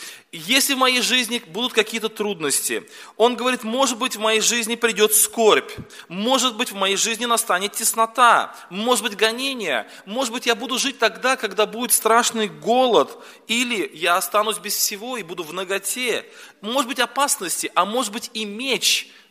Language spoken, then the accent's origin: Russian; Yeysk, Krasnodar Krai, Russia; я из Краснодарского края, с города Ейска.